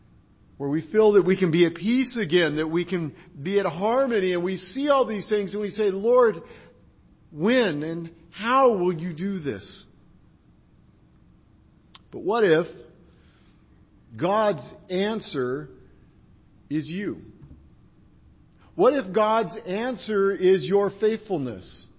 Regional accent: California, United States; I grew up in California. I don't get that. And now I'm around fields of corn, and it's different.

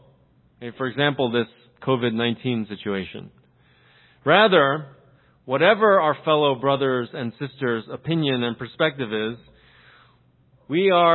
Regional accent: Philadelphia, Pennsylvania, United States; I come from Philadelphia, some of you may know. It's called the city of brotherly love, Philadelphia.

